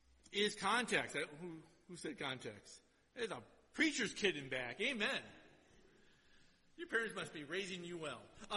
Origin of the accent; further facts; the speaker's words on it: Minnesota, United States; born there; originally I was born in Minnesota. I'm a Flatlander.